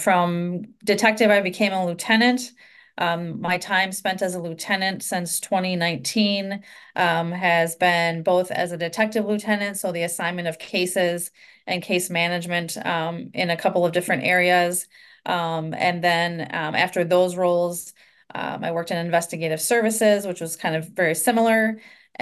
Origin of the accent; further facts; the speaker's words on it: DeForest, Wisconsin, United States; So I grew up in DeForest, just outside of Madison.